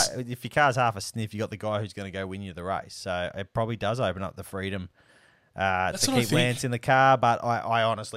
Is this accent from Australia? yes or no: yes; Australia; I couldn't come from further away from New Zealand if I tried.